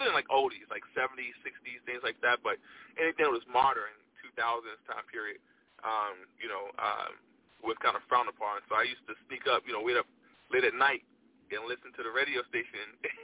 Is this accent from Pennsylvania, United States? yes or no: no; Virginia, United States; So I'm calling from Arkansas at the moment, but I am from Virginia. That is, where I rep. That's where I was raised at. So VA is my state.